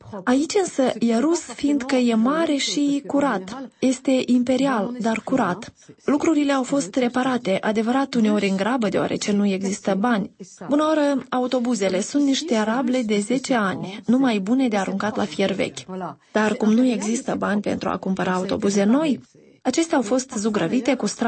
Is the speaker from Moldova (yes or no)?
no; Nouvelle-Aquitaine, France; Romanian is a second language; Eu, de pildă, sunt din Périgord, din sud-vest vestul Franței. Prin urmare, identitatea mea este perigurdină, franceză, europeană.